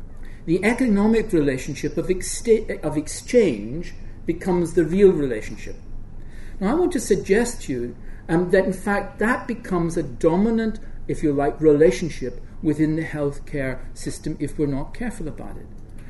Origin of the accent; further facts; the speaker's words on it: Ireland; So I must have perfect cholesterol levels, even though I'm Irish.